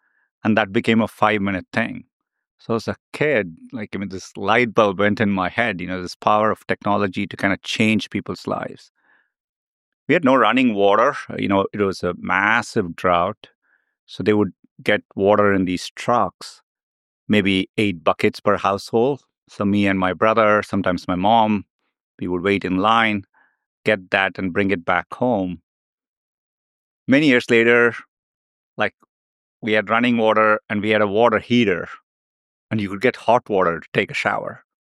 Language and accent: English; Chennai, Tamil Nadu, India; Now, I grew up in Chennai. It's in south of India. It's a beautiful, bustling city. Lots of people, lots of energy.